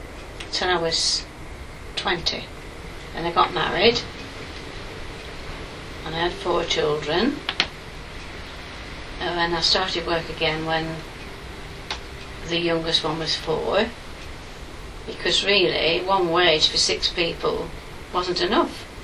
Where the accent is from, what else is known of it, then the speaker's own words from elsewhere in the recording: Frenchwood, North West England, United Kingdom; born there; Well, I was born in Frenchwood, and I was one of three children, the middle one.